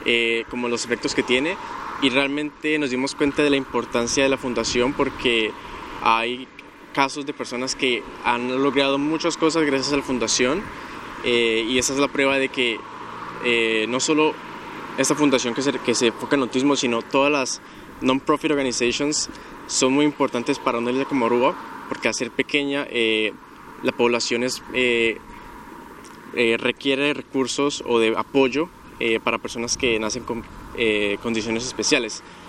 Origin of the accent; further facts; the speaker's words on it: Colombia; soy de Colombia